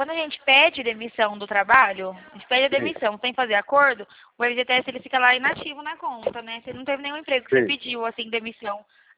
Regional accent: Bebedouro, São Paulo, Brazil; de Bebedouro, a cidade é Bebedouro, no estado de São Paulo.

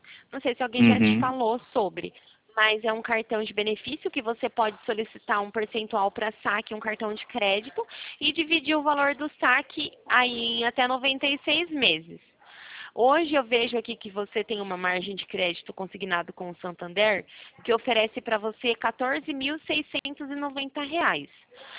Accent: São Paulo, Brazil; eu sou daqui de São Paulo

